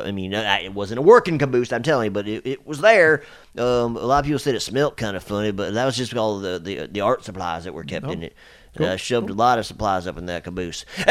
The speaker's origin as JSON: {"language": "English", "town": "Chattanooga", "region": "Tennessee", "country": "United States", "tie": "born or raised there", "said": "I came from Chattanooga, Tennessee."}